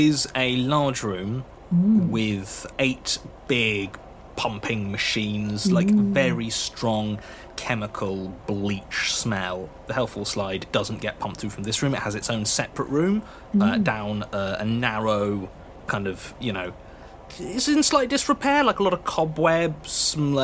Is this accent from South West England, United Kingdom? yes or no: yes; South West England, United Kingdom; Oh, I'm from Dorset, and I love Monkey World.